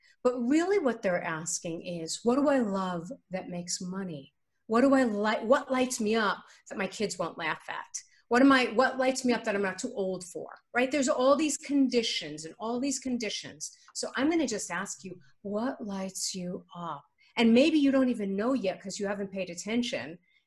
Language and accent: English; New York, United States; I grew up in New York and my mother is Orthodox Jewish